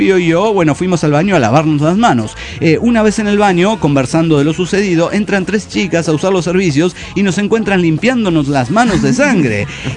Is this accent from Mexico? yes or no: yes; Guadalajara, Jalisco, Mexico